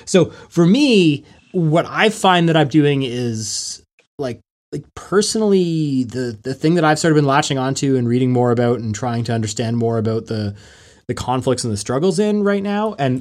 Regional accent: Canada; I don't think I'm necessarily shy to talk about American politics being a Canadian

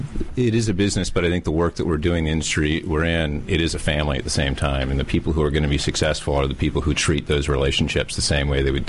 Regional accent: St. Mary's, Pennsylvania, United States; I'm from St. Mary's, Pennsylvania.

